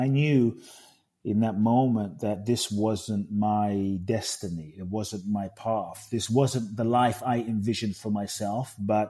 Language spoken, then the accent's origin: English; London, United Kingdom; also born or lived in Ghana; now in United States; My father is from Ghana. My mother is Japanese. I grew up in London, live in the US. So I feel like I'm from everywhere and nowhere.